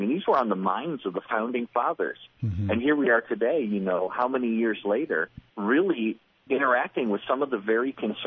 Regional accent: United States; I love the fact that I'm American and I love these things

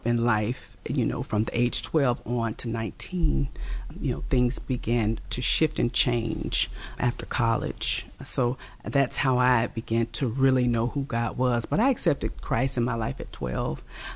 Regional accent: Champaign, Illinois, United States; also born or lived in Mississippi; I was born here in Champaign, Urbana. Moved back and forth to Southern State, which was Mississippi.

